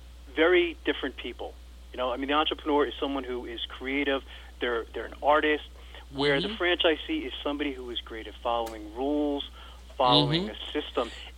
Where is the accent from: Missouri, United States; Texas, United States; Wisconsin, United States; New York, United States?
New York, United States; I'm originally from New York. You know, my family's in Brooklyn.